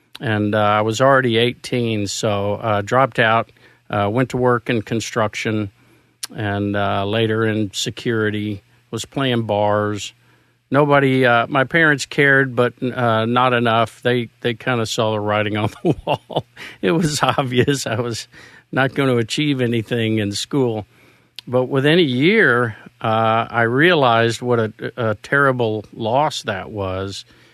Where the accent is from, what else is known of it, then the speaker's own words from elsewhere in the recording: Houston, Texas, United States; also born or lived in New Jersey; Houston. I was born in New Jersey, but my mom's Mobile, Alabama. My dad's from East Texas.